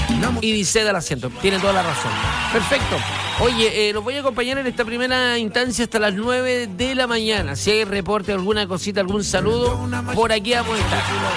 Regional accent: Chile; Pero así estamos, po. Como cualquier chileno, ¿no?

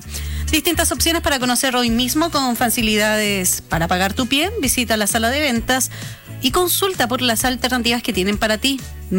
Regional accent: Chile; somos chilenos

